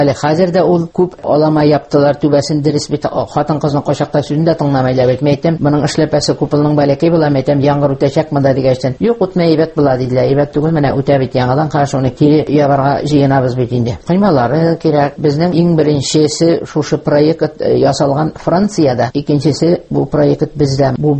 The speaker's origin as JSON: {"language": "Tatar", "town": "Izhbaykino", "region": "Tatarstan", "country": "Russia", "tie": "born or raised there", "said": "Туган ягым Әгерҗиягы Ижбайкинеке мин 41-нче елның 16-нчы маенда туганмын мин."}